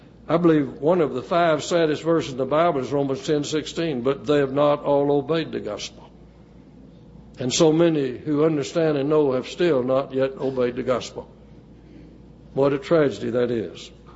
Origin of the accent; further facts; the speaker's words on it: Sherman, Texas, United States; in the old Walnut Street building in Sherman, Texas, my hometown.